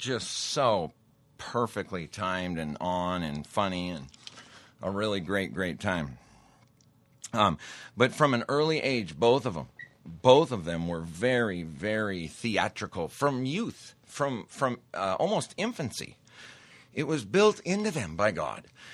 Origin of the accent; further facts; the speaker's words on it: Great Falls, Montana, United States; I grew up in Great Falls, Montana. Five reservations around us.